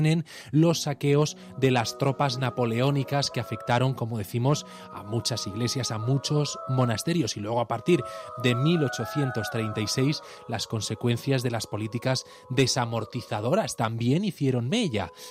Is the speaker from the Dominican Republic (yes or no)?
no; El Escorial, Community of Madrid, Spain; ¿Qué te voy a decir yo que soy del Escorial